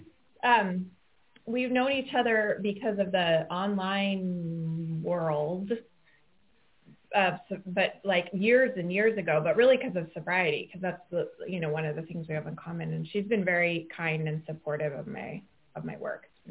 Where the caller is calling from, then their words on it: Massachusetts, United States; I'm on the North Shore of Boston, where the sun is actually shining today